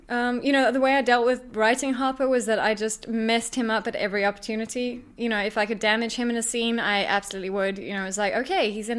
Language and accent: English; South Africa; I'm a South African writer